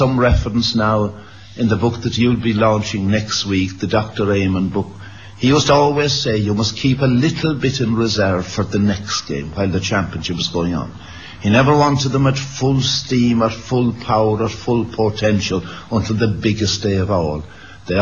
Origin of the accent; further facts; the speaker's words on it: Munster, Ireland; born there; I was born in Kerry. For me, Kerry is the place.